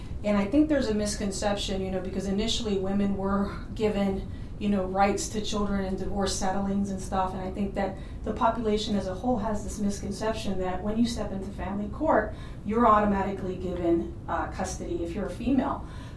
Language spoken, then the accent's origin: English; San Antonio, Texas, United States; I am from San Antonio, Texas.